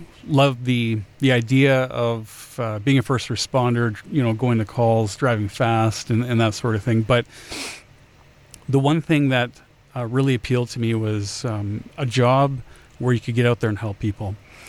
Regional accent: Ontario, Canada; moved away as an adult; I was raised in Ontario. My family is residing in the Saugeen First Nation, number 29. It's a Ojibwe reserve just north of Toronto. Really nice area, right along the Huron Lakes.

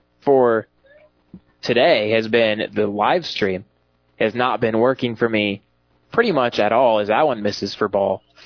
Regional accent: Stillwater, Oklahoma, United States; born there; also born or lived in Wisconsin; So I lived in Wisconsin for about 12 years, but I moved from Wisconsin. Or I moved to Wisconsin from Oklahoma. So I lived in Stillwater, Oklahoma, which is where Oklahoma State University is

